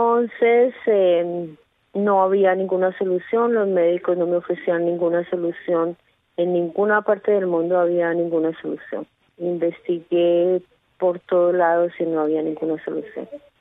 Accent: Bogotá, Colombia; moved away as an adult; En Bogotá, Colombia.

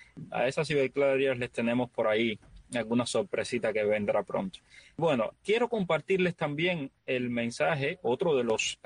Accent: Cuba; now in United States; nosotros, los cubanos, que somos ciudadanos norteamericanos, que votamos en este país

